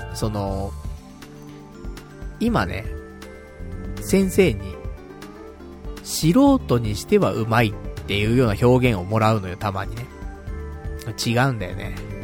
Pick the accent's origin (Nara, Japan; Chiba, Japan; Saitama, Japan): Saitama, Japan; now in Tokyo, Japan; もともと私埼玉県民なんでね。